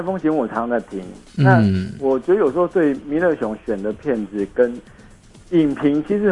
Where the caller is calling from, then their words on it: Changhua, Changhua County, Taiwan; 我是彰化的